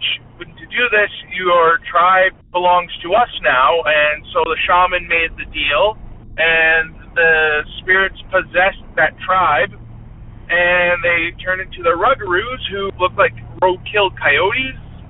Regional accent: Saskatchewan, Canada; Well, in my hometown in Beanfeet, Saskatchewan, there's a story about the coyotes.

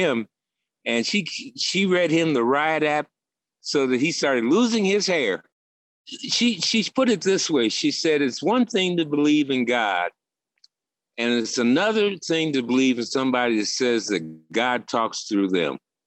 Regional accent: New Orleans, Louisiana, United States; now in Chicago, United States; people who were started out living and born and raised in New Orleans and ended up in the Windy City, freezing our butts off in the winter

